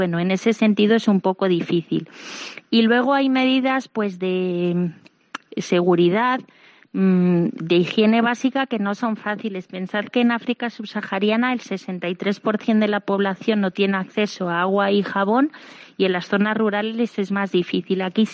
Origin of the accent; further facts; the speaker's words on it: Spain; hay una hermana española, dos hermanas congoleñas y yo, y que también soy española.